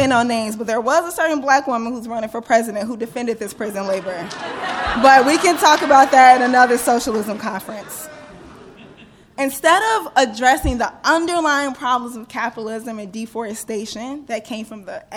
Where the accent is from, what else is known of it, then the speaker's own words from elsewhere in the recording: St. Louis, Missouri, United States; The fires have been burning in St. Louis, my hometown, just 4 hours away, three if I'm driving